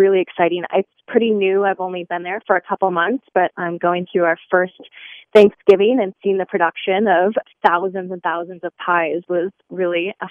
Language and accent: English; Michigan, United States; also born or lived in Japan; I am born and raised in Michigan, and I've always been here, with the exception of a couple years spent in Japan.